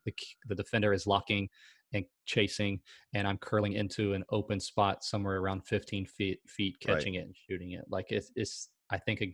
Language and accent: English; South Carolina, United States; I'm from South Carolina